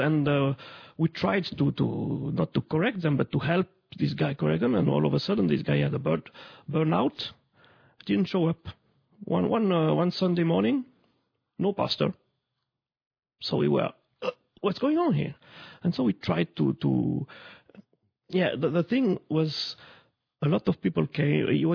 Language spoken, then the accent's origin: English; Romandy, Switzerland; English is a second language; As you can hear, I'm sure I'm come from the French-speaking part of Switzerland